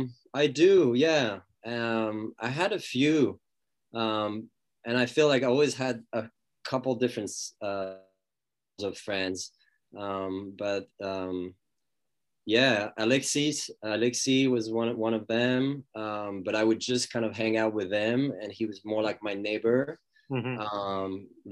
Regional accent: Pully, Vaud, Switzerland; Lausanne. Actually, I grew up in Puy, which is part of the greater Lausanne.

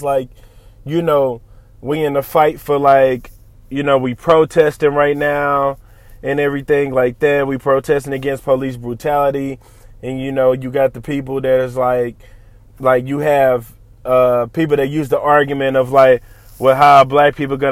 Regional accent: St. Louis, Missouri, United States; me being a young kid, man, growing up in St. Louis and shit like that, you know, growing up, my nigga, like, a lot of us don't make it out of the town.

